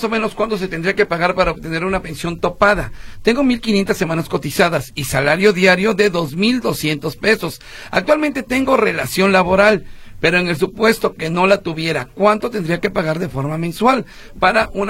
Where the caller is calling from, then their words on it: Tototlán, Jalisco, Mexico; de Tototlán, Jalisco.